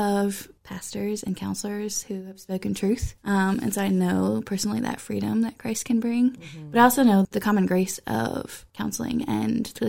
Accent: Virginia, United States; I am a native of the Shenandoah Valley.

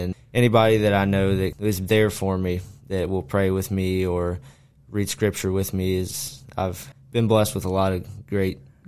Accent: Broadway, Virginia, United States; Yeah, so I'm from Broadway, Timberville area, and I grew up outside hunting, fishing, and going to church

